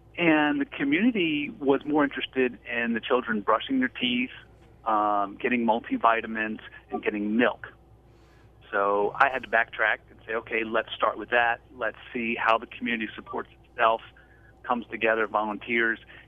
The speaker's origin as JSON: {"language": "English", "town": "Frederick", "region": "Maryland", "country": "United States", "also_born_or_lived": "Latin America", "said": "I'm originally here from Frederick, Maryland."}